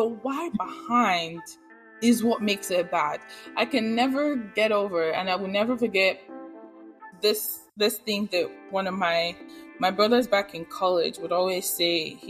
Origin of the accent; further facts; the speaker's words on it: Nigeria; at least growing up in Nigeria, I see that you're a spiritual person.